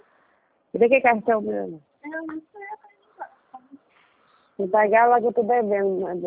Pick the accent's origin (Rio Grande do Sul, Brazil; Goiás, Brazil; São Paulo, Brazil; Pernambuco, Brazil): Goiás, Brazil; Goiânia; Não, sou de Goiânia.